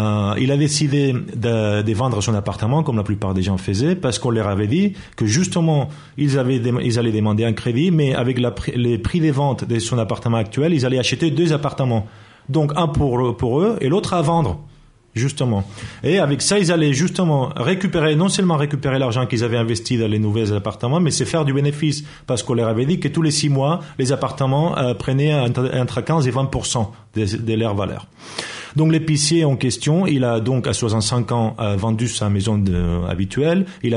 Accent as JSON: {"language": "French", "region": "Catalonia", "country": "Spain", "tie": "born or raised there", "said": "je me promène dans ma ville natale, qui est une ville de la banlieue de Barcelone, une ville sans histoire, une ville moyenne, hein, industrielle, commerciale, tout à fait normale."}